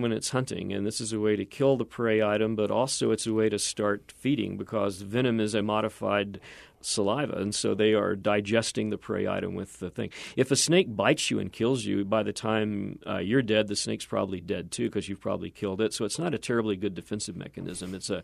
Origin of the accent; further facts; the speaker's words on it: Fort Worth, Texas, United States; I grew up in Fort Worth. I'm from Fort Worth, Texas.